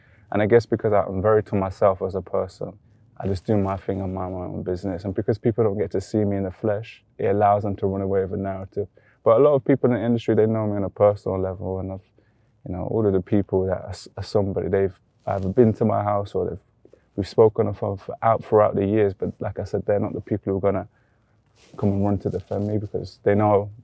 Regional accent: Birmingham, West Midlands, United Kingdom; I grew up in Quinton, which is quite a, you know, troubled place in Birmingham.

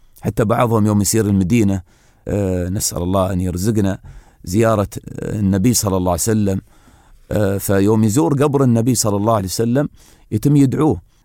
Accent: Dubai, United Arab Emirates; يعني مثلا هني نحن عندنا في دبي أحيد من زمان

